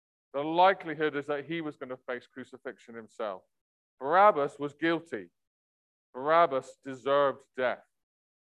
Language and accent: English; England, United Kingdom; we're polite English people.